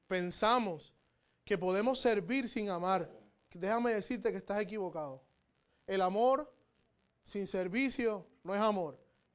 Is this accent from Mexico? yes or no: no; Bayamón, Puerto Rico; Somos medios trampositos ahí, buscamos como que la vueltita, como buenos boricuas de Bayamón.